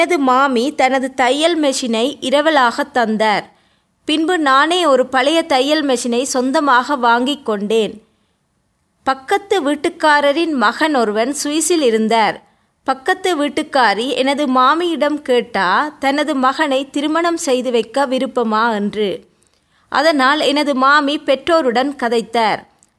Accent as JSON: {"language": "Tamil", "region": "Northern Province", "country": "Sri Lanka", "tie": "born or raised there", "said": "நான் யாழ்ப்பாணத்துக்கு அருகிலுள்ள ஒரு கிராமத்தில் 2 சகோதரர்களுடனும் 2 சகோதரிகளுடனும் பிறந்து வளர்ந்தேன்."}